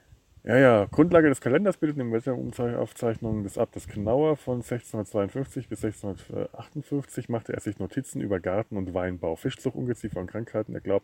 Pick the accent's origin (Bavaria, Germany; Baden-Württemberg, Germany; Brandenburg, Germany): Bavaria, Germany; Ich bin Franke